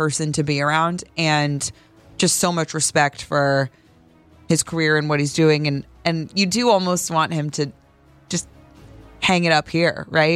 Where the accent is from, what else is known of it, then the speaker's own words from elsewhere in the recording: St. Louis, Missouri, United States; now in Chicago, United States; As you guys know, I'm new to the Chicago area and the Chicago Cubs. I grew up in St. Louis, so we all know what that means.